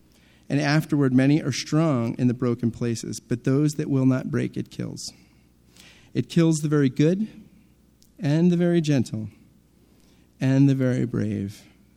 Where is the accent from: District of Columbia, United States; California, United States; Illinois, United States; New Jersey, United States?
New Jersey, United States; We're both from Jersey